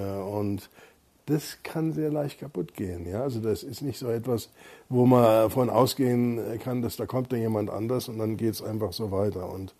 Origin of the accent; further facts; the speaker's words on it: Freiburg, Baden-Württemberg, Germany; Ja, ich bin ja in Freiburg aufgewachsen.